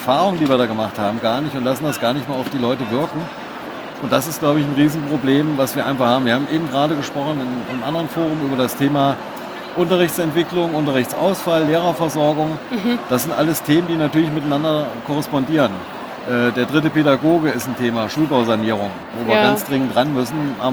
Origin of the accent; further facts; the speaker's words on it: Hesse, Germany; ich bin auch aus Hessen.